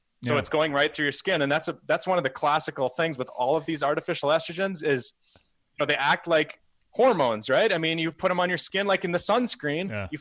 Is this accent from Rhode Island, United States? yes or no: no; Minnesota, United States; I mean, I used to live next to a soybean field growing up in Minnesota. That's why I moved back to Minnesota, by the way. My family's here.